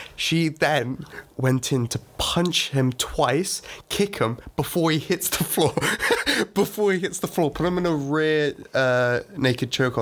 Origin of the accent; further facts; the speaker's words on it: Hurley, South East England, United Kingdom; now in Henley, United Kingdom; I was originally based in Slough Henley, a little village called Hurley. Now I'm in Henley. Yeah, half Italian, half Irish.